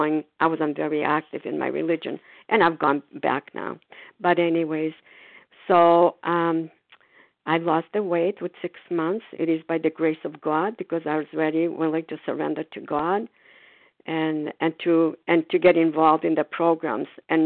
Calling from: Foxborough, Massachusetts, United States; I'm calling from Foxborough, Massachusetts.

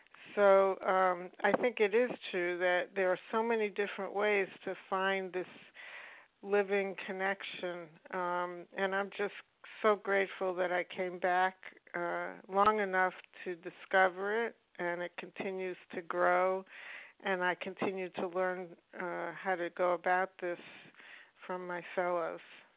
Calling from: Boston, Massachusetts, United States; from Boston, recovered compulsive overeater.

